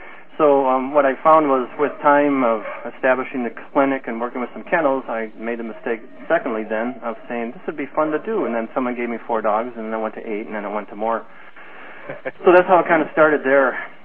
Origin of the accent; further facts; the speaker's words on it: Detroit, Michigan, United States; Well, I grew up in Detroit, and then went to vet school in East Lansing